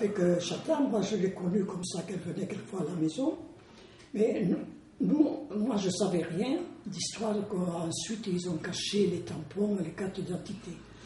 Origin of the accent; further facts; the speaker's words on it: Moissac, Occitanie, France; moved away as an adult; mais seulement moi, j'ai quitté Moissac, je me suis marié en novembre 1941.